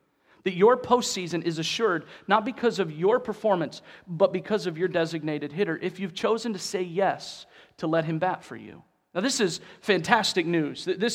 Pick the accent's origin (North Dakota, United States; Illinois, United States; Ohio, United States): Ohio, United States; It was about a 16 or 18-hour drive from where I grew up in Ohio.